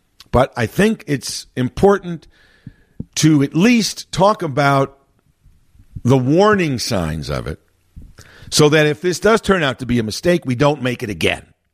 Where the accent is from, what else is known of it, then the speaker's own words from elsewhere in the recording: Chicago, Illinois, United States; And I have lived in the Chicago area my entire life, born and raised in Chicago proper. While I don't live in Chicago, I'm literally right across the street from Chicago. So, I mean, I still consider myself a Chicagoan.